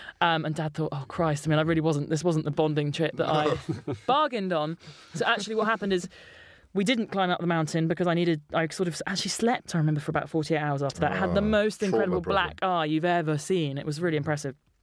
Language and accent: English; South East England, United Kingdom; I grew up in Sussex, so...